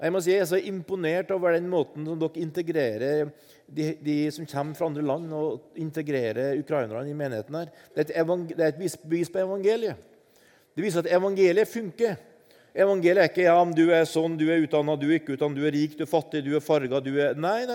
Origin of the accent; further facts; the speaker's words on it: Oppdal, Trøndelag, Norway; jeg vokste opp i Oppdal på Midtbygda skole.